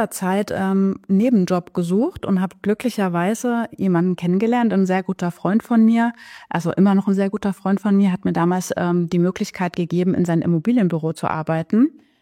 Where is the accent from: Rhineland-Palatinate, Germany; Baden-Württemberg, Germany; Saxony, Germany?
Saxony, Germany; Chemnitz; born there; ich bin 38 Jahre jung, genau, und geboren in Karl-Marx-Stadt.